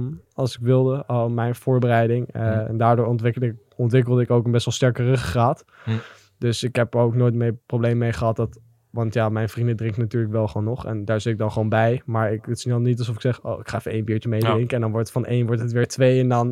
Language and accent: Dutch; Amsterdam, North Holland, Netherlands; Ik kom uit Amsterdam-Zuid, dus dat zegt eigenlijk al genoeg.